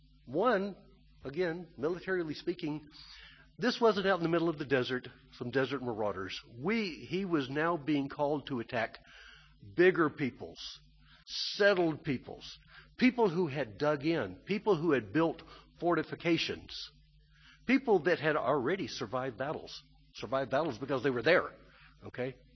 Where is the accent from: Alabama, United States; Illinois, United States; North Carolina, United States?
Alabama, United States; we go back to my home state of Alabama.